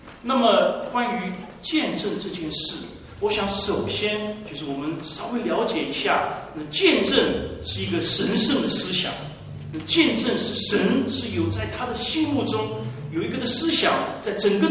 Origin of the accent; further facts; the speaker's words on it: Shanghai, China; 我是从上海来啊，那么我记得大概有几年前呢，那个上海有个叫世界博览会